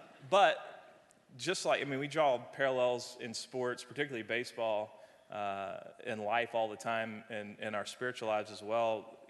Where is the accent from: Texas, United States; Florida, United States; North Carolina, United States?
Texas, United States; Austin; being from Texas and growing up in Austin and coming to Rice